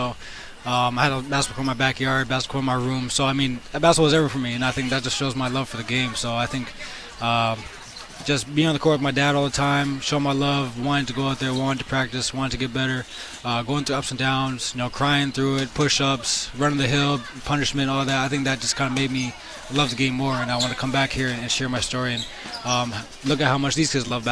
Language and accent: English; Kitchener, Ontario, Canada; growing up in Kitchener